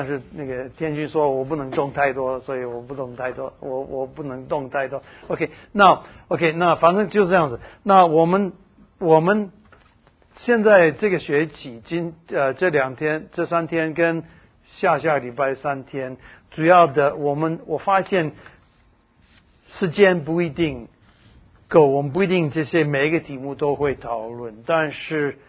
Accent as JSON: {"language": "Chinese", "country": "Taiwan", "said": "我记得有一次我们在台湾，对不起，我讲台湾多一点，因为我是从台湾来的。"}